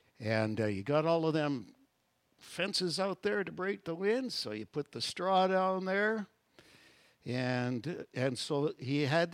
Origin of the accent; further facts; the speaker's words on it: Edmonton, Alberta, Canada; when I was born and raised in Edmonton, it's like I'm a city boy.